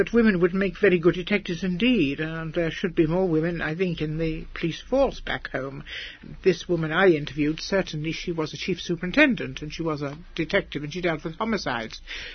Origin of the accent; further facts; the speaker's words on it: England, United Kingdom; because we're both English, we're both fairly elderly